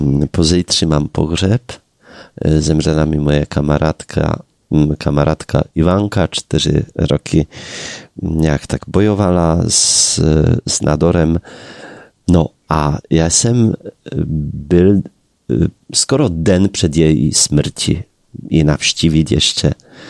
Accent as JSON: {"language": "Czech", "country": "Poland", "second_language": "Czech", "said": "ty, kteří jsou v Česku hrdinami, ty u nás v Polsku jsou těmi nejodpornějšími"}